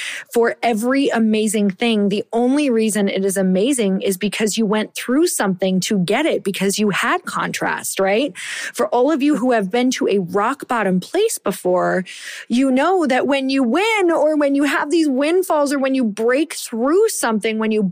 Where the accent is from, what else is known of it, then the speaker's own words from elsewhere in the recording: Midwest, United States; Okay, so I don't know about you, but I'm from the Midwest. So I just want you to picture very, very cold winters.